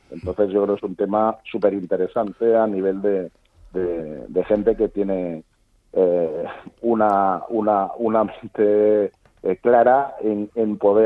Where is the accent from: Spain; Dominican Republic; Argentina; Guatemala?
Spain; Guadalajara, Castilla-La Mancha; Siempre he tenido yo huerto siempre he tenido en Guadalajara. Yo soy de Guadalajara